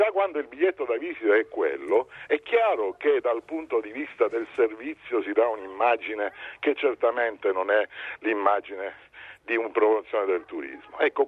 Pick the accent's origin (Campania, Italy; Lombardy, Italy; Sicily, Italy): Sicily, Italy; Nella mia Sicilia, perché io sono siciliano